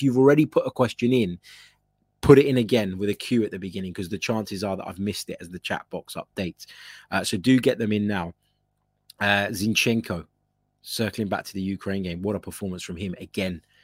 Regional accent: England, United Kingdom; Yes, I've grown up in England, and that's great. And, you know, I'm grateful for being a British citizen and all of that.

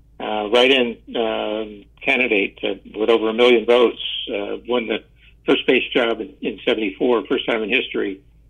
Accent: Tampa, Florida, United States; I was an only child growing up in Tampa, Florida, and Mom used to go to work at 8 in the morning

